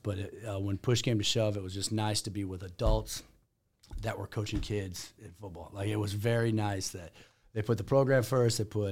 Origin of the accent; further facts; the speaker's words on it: Indiana, United States; back when I grew up near Penn High School, and Penn High School and Ben Davis raised the level of football for all of us in the 80s and 90s.